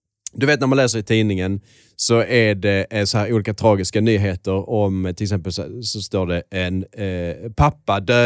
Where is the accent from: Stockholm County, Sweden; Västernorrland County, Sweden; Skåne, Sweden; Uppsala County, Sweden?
Skåne, Sweden; accent: Scanian; Så jag pratar skånska.